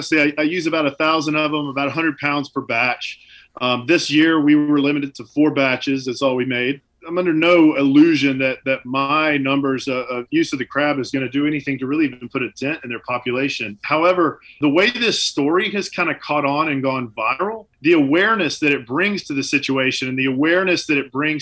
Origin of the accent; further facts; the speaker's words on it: Deep South, United States; I grew up in the Deep South. I cooked for a living for a long time.